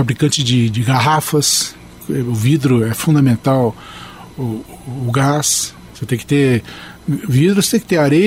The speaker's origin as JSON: {"language": "Portuguese", "town": "Londrina", "region": "Paraná", "country": "Brazil", "tie": "born there", "said": "que eu sou de Londrina, sou londrinense de nascimento."}